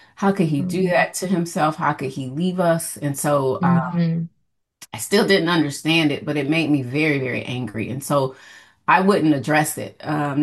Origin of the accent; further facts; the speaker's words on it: Atlanta, Georgia, United States; growing up in Atlanta, Georgia in the 70s.